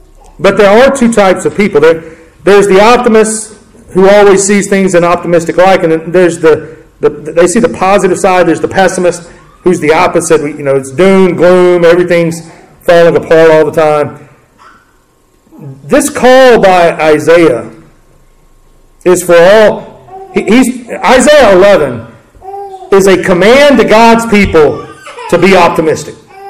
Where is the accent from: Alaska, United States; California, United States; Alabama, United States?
Alabama, United States; McCalla; I'm from McCalla. I grew up kind of thinking I was country.